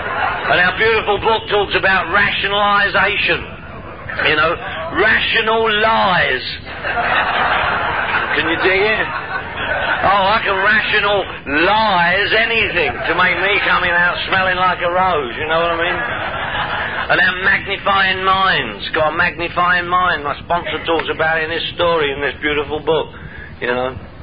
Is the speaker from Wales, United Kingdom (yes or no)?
no; London, United Kingdom; I'm from London, England, by the way. That's why I talk like this.